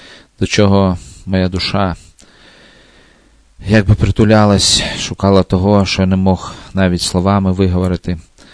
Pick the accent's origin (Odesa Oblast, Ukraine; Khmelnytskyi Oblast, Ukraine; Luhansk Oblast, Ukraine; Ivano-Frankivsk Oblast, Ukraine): Luhansk Oblast, Ukraine; also born or lived in Artemivsk; Я народився в місті Артемовське в Донецькій області на Донбасі. Сім'я переїхала в Луганську область, під Луганськ.